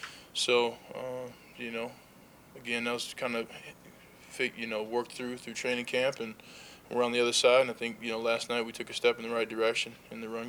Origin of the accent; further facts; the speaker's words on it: Minnesota, United States; You know, I'm from Minnesota, so going back to the place where I watch football, you know, I'll take every snap I can get.